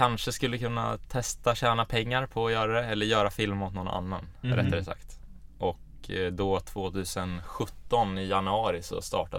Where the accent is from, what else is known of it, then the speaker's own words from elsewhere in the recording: Avesta, Dalarna County, Sweden; Född och uppvuxen i Avesta, 2 timmar från Stockholm, för er som inte vet vart det ligger.